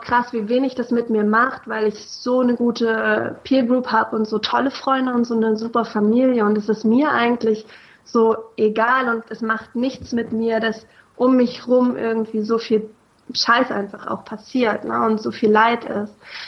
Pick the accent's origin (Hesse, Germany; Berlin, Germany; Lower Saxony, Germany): Berlin, Germany; also born or lived in Anklam; Ich komme aus Anklam, aus Mecklenburg-Vorpommern. Da bin ich geboren und bin dann in Berlin-Hellersdorf aufgewachsen.